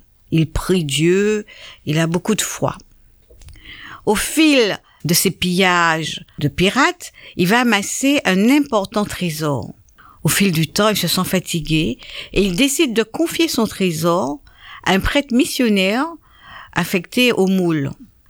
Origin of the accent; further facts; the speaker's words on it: Martinique; Alors, il est très connu chez nous en Martinique